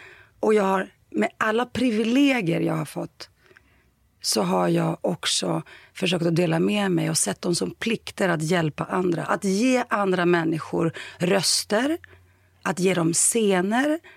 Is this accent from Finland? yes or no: no; Greece; also born or lived in Sweden; Och sen åkte vi tillbaka hem till vårt hemland Grekland.